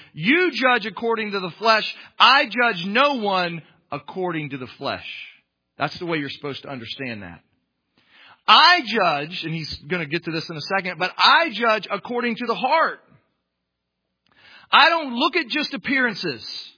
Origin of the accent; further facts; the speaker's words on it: Canton, Ohio, United States; born there; have to trust my parents are telling me the truth when they say I was born in Canton, Ohio, right?